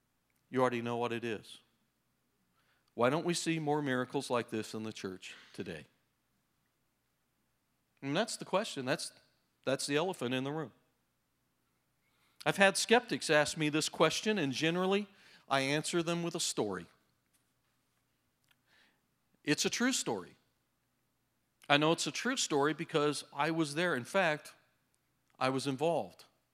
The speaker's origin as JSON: {"language": "English", "region": "Idaho", "country": "United States", "said": "I'm from Idaho. We didn't have good pizza there either."}